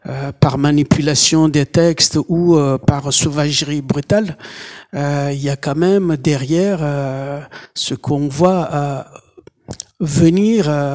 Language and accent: French; Comoros; en tant que Comorien sous occupation coloniale depuis plus de 40 ans maintenant